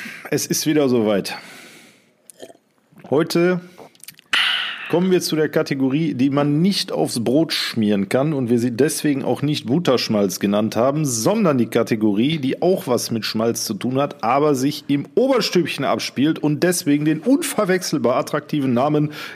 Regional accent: Netherlands; Ich bin Niederländerin, halb deutsch, halb niederländisch

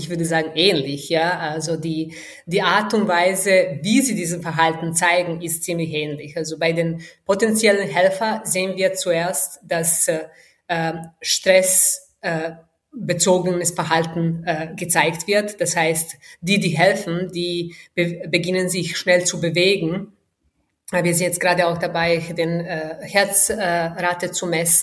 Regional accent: Serbia; German is a second language; now in Austria; Ich bin tatsächlich am Land aufgewachsen, in Serbien, wo ich ganz viele Tiere rund um mich herum hatte

